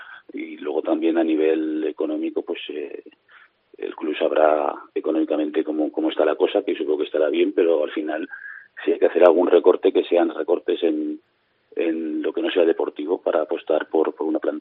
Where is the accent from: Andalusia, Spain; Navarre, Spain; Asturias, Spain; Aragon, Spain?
Aragon, Spain; Huesca; Bueno, yo soy de Huesca y me siento muy muy representado con el club y me gusta Huesca desde niño.